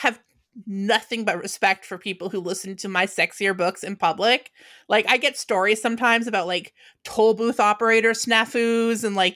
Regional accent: New England, United States; I'm from New England. People talk kind of fast there.

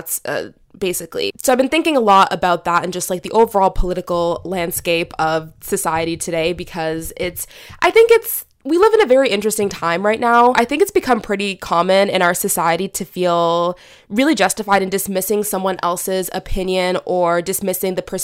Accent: Canada; I'm from Canada

